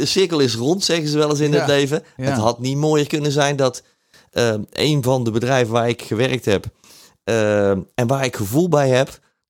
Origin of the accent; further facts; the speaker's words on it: Netherlands; En dat zit ook eigenlijk in het DNA van ons als Nederlanders